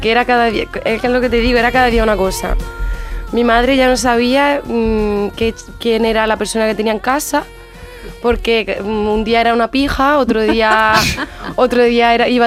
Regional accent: Andalusia, Spain; Hemos estado en Úbeda y también estuve en mi pueblo en el Festival Flamenco de allí.

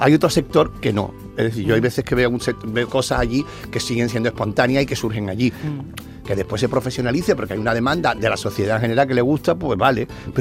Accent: Cádiz, Andalusia, Spain; Yo soy de Cádiz, me gustan las chirigotas de Cádiz, el soniquete gaditano, yo lo distingo.

